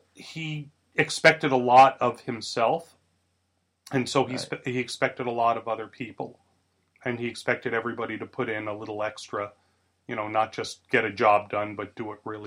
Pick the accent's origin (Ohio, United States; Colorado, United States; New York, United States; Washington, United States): New York, United States; Staten Island; Well, I grew up on Staten Island, New York, and it was a kind of a nice place. That's where I grew up.